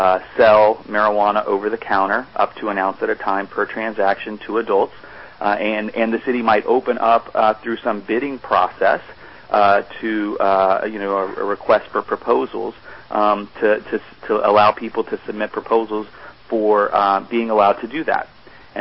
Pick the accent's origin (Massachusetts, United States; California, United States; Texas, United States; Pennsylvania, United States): Texas, United States; I grew up in Texas, and I know that it is still the case there